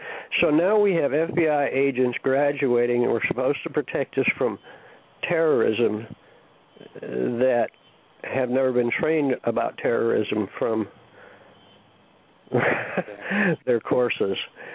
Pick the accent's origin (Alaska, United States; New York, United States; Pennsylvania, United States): New York, United States; now in Houston, United States; I'm from New York. I'm very familiar with Rochester